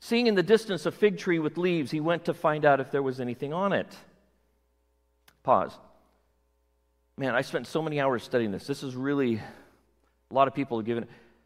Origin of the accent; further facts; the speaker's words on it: California, United States; And I'm a Californian, I get it.